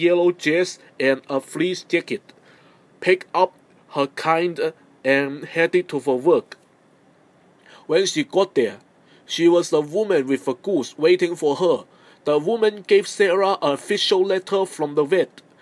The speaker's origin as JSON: {"language": "English", "region": "Guangdong", "country": "China", "tie": "born there", "second_language": "English", "said": "I was born in San Rui, a small city but with abundant and anarchic old culture in Guangdong."}